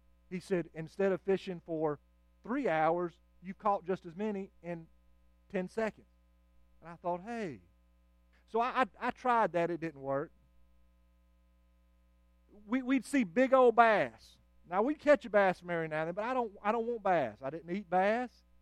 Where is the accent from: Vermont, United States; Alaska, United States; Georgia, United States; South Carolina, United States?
South Carolina, United States; Lake Wylie; I grew up on Lake Wylie, South Carolina. When I was 2 years old, my parents had enough sense to move far enough away from Charlotte, North Carolina to get us away from the city.